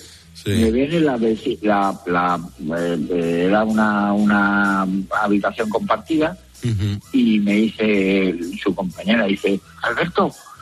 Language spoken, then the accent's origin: Spanish; Spain; como me considero muy español